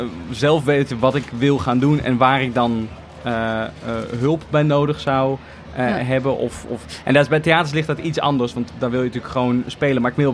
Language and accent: Dutch; The Hague, South Holland, Netherlands; En ik kom uit Den Haag, dus dat is ook nog een soort...